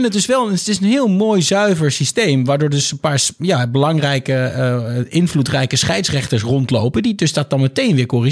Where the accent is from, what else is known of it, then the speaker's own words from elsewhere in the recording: Overijssel, Netherlands; Ja, opgegroeid in Twente.